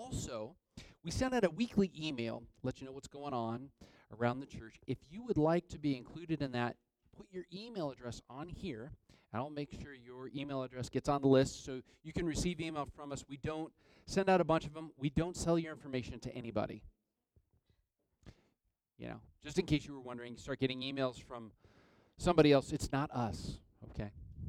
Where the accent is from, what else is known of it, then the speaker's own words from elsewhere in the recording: Linden, United States; I'm a pastor's kid. And I grew up in Linden.